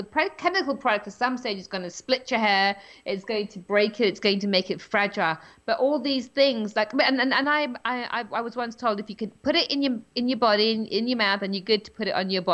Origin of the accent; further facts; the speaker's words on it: England, United Kingdom; But, you know, I'm from England, so I drink my tea nice and strong